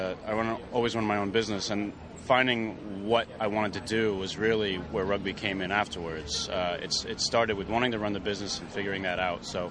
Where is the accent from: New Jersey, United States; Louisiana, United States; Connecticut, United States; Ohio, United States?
Connecticut, United States; now in New York, United States; The mysterious state of Connecticut. Where there is no accent, so I've had to carve out my own here in the last 11 years in the city.